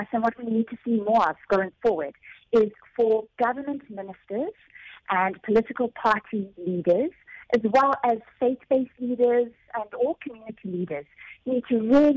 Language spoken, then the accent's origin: English; South Africa; We as the South African Jewish Board of Deputies, and I know many other South Africans and communities, are truly shocked about what has been taking place at the Telefon Hospital. It is abhorrent that in our country, in 2022